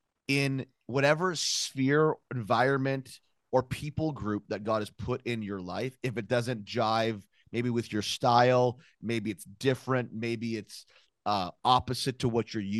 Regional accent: Canada; because as a Canadian man, I remember going to like Southern, like deep South churches.

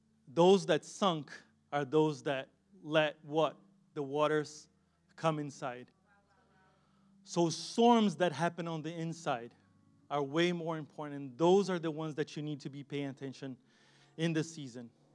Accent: Brazil; I know I come from Brazil.

